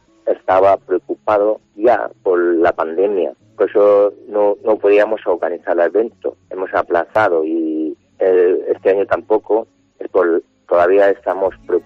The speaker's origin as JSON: {"language": "Spanish", "region": "central China", "country": "China", "tie": "born or raised there", "said": "No, mi pueblo es justamente está en el centro de China."}